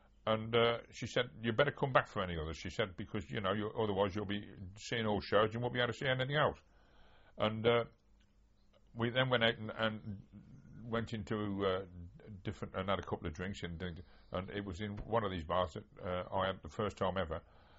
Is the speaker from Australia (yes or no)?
no; England, United Kingdom; we went to this desk and said, we're from England, and we've just arrived in New York and all that jazz.